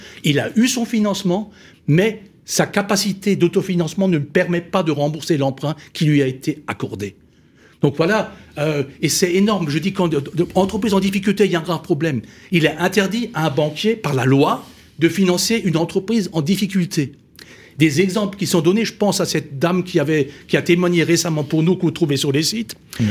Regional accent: Grand Est, France; accent: Alsatian; dans une vallée alsacienne, ça s'entend mon accent

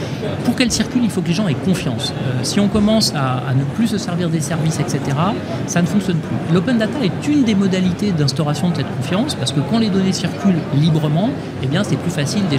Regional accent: Corsica, France; Chez moi, en Corse

